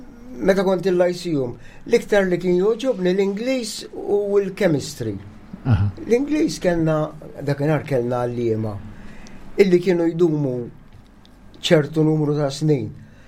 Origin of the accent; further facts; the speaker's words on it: San Lawrenz, Gozo, Malta; Sallum jien u il-mara minn San Lawrenz. Ġifieri jien mill-arbu jien minn San Lawrenz